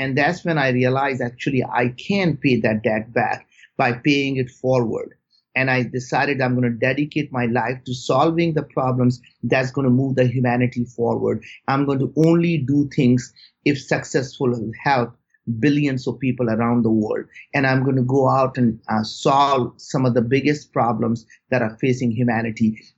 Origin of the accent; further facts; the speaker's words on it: India; growing up in India, you know, there are many, many times we had no food to eat. And we really didn't have a place we called home. We moved from village to village. And more often than not, we lived in the most remote villages in India.